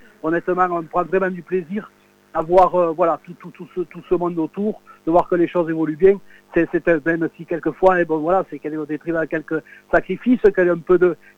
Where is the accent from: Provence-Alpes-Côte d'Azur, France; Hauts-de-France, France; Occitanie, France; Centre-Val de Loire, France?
Occitanie, France; nous sommes fiers et nous sommes des Gersois, hein, comme vous l'avez si bien dit. Mais des fois, quand on est à l'ouest du département, on nous dit vous êtes un peu les Toulousains, parce qu'on est à 30 km de Toulouse.